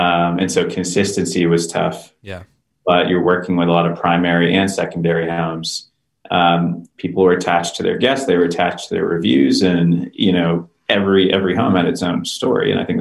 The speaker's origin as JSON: {"language": "English", "town": "Houston", "region": "Texas", "country": "United States", "lives_now": "Austin, United States", "said": "my wife and I, we're from Texas, we're from Houston."}